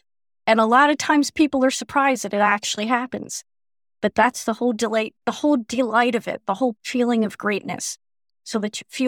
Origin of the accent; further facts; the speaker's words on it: New York City, New York, United States; I grew up in New York City and there aren't many golf courses around